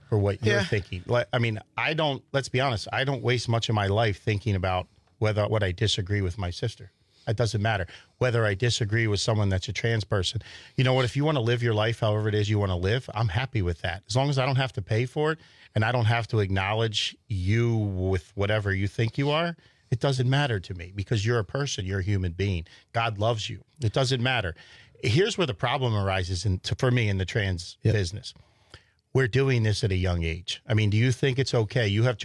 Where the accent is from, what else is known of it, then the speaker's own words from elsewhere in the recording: New Jersey, United States; So I'll preface it by this. I grew up in Southern New Jersey.